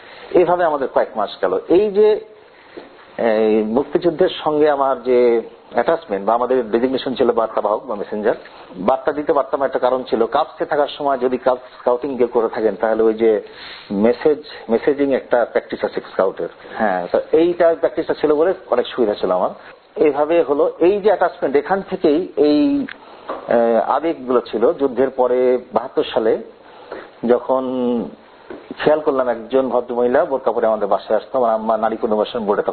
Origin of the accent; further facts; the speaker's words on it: Bangladesh; স্বাধীন বাংলাদেশে আমি তো পাকিস্তানি ছিলাম, আমরা পাকিস্তানি ছিলাম, পাকিস্তানি পরে আমরা বাংলাদেশি হলাম